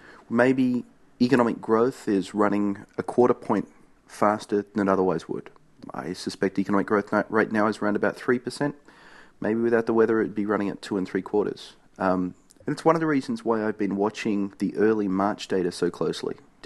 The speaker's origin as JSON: {"language": "English", "country": "Australia", "said": "One funny thing I can tell you as an Australian"}